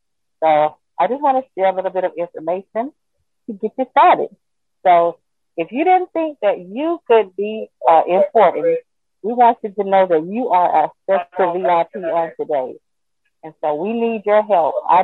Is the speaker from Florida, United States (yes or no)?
yes; Florida, United States; Again, I am from Florida.